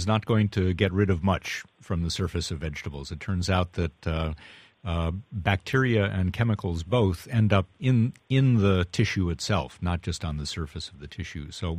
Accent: Chicago, Illinois, United States; now in San Francisco, United States; I grew up around Chicago, where the flavor of the water is pretty awful. In San Francisco, where I am now

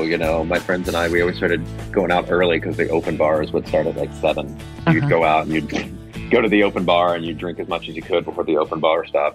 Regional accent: Springfield, Missouri, United States; top girls … she's from Springfield, Missouri.

